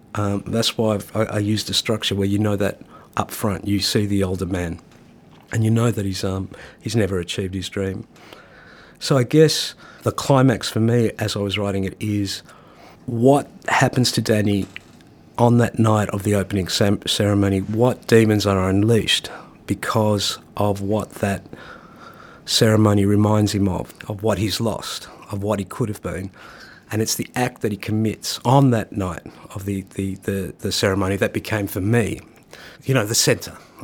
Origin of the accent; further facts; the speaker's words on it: Australia; now in United Kingdom; away from Australia and here in the UK, I realised that there's also a sense of shame that you carry as an Australian